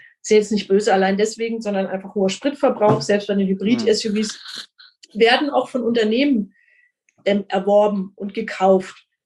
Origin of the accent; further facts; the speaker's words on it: Bavaria, Germany; bei uns in Franken und in Bayern